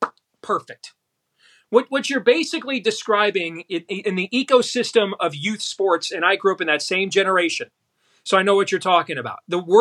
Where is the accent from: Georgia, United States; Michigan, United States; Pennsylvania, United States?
Michigan, United States; pointing out what's happening in places like Antrim County, Michigan, my home state.